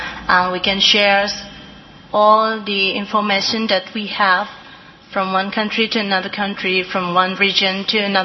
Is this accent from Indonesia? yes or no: yes; Indonesia; from Indonesia, and I'll thank you very much for your all cooperation.